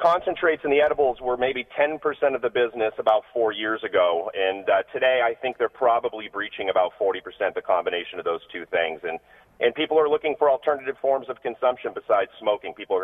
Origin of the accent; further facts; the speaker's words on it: Massachusetts, United States; I grew up in Massachusetts and skied 93 my whole life